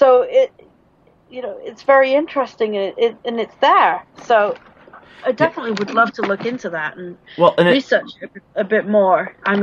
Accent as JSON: {"language": "English", "country": "United Kingdom", "said": "I'm British."}